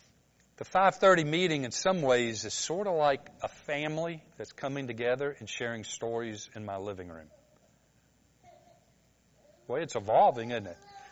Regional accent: Atlanta, Georgia, United States; born there; now I'm not where I was born. I was born in Atlanta. I'm not in Atlanta anymore.

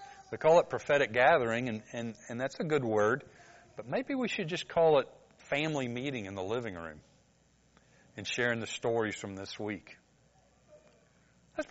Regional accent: Atlanta, Georgia, United States; born there; now I'm not where I was born. I was born in Atlanta. I'm not in Atlanta anymore.

